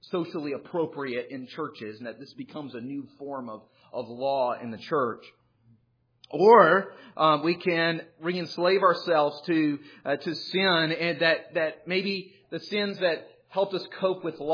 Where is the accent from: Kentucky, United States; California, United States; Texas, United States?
California, United States; We grew up in Southern California. We'd go camping at the beach.